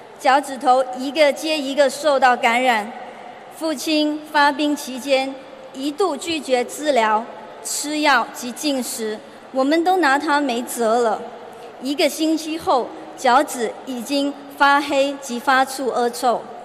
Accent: Malaysia; 大家好，我是来自马来西亚的

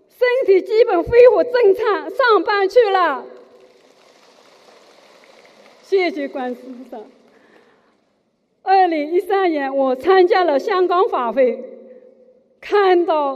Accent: Shanghai, China; 我来自上海

